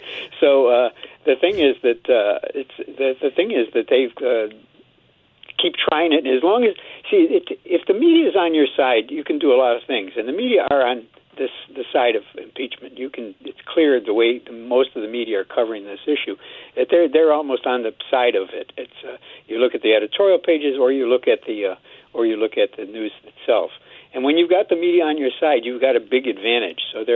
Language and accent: English; New York, United States; when I go back up to my hometown in upstate New York, when I talk to people back there